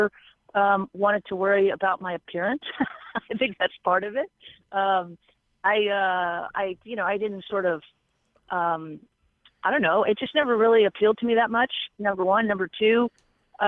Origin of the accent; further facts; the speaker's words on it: New York, United States; not just because I'm a New Yorker, but because I'm a woman, possibly